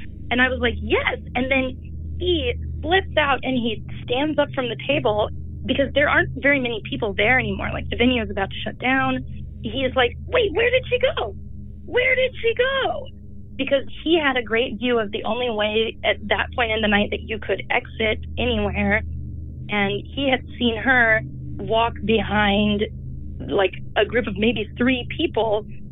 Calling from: Kansas City, Missouri, United States; I am calling you from Kansas City, but this happened in Brooklyn.

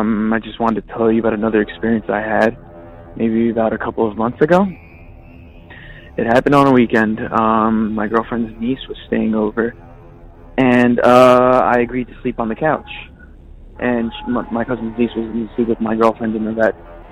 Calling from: Redondo Beach, California, United States; I'm calling from Redondo Beach.

